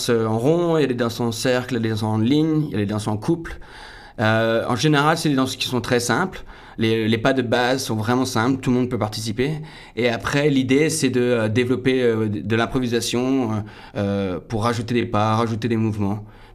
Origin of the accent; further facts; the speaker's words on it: Brittany, France; Moi, je viens du monde des Festnoz. J'ai grandi en Bretagne.